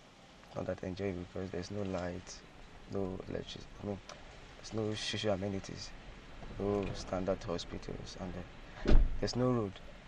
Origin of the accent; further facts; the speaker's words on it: Oglewu, Kogi, Nigeria; Yes, I come from Oglewu.